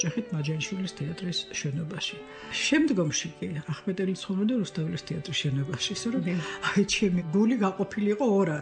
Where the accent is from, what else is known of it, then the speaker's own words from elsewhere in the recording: Tbilisi, Georgia; მე გავიზარდე პედაპირ ამ ბაჯანიშვილის თეატრის ატმოსფეროში